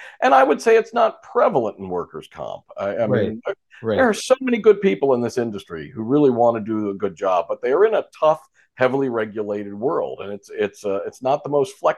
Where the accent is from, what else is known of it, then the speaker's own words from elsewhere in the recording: New Jersey, United States; I was originally from New Jersey, North Jersey, South Jersey